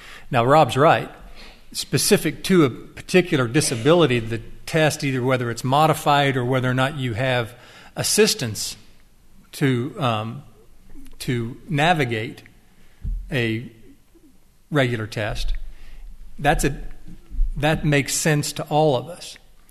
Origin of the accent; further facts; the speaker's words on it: Sapulpa, Oklahoma, United States; We have one of Representative Denny's colleagues that is from my hometown community of Sepulpa